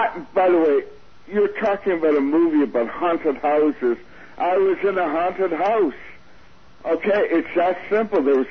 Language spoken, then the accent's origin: English; Missouri, United States; I'm from Missouri. You got to show me.